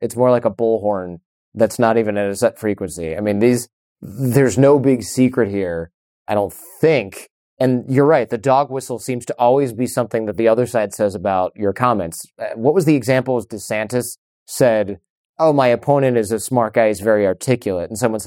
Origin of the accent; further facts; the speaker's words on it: Detroit, Michigan, United States; And I grew up in Detroit, so I'm a little bit ashamed that I'd never heard of that.